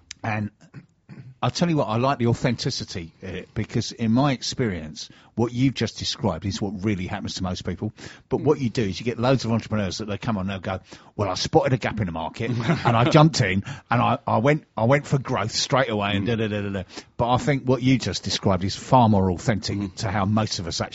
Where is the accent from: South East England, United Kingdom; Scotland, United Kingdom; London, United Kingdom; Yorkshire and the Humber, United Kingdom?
London, United Kingdom; because I'm a Cockney and you're definitely not.